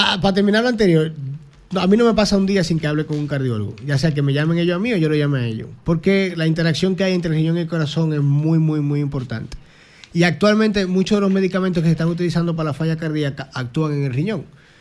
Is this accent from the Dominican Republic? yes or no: yes; Dominican Republic; Hay una variante que se llama APOL1, que la tenemos nosotros en República Dominicana, porque somos descendientes del África subsahariana